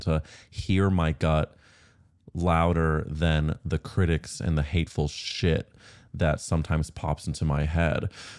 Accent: Missouri, United States; I think a lot of it, of course, is like being gay, growing up in Missouri.

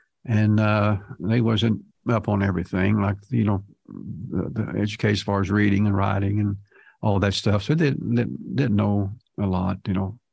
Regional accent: Lebanon, Ohio, United States; born there; I was born in Lebanon, Ohio.

